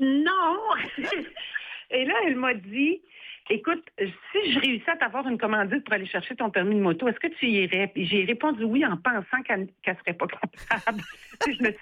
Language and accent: French; Saint-Bruno-de-Montarville, Quebec, Canada; Sylvie vient de la Rive-Sud, et moi aussi, d'ailleurs, on vient de la même ville sans se connaître. On est des Montarvilloises